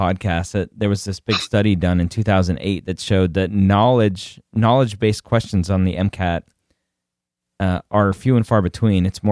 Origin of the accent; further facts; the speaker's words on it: Redondo Beach, California, United States; I'm from Redondo Beach.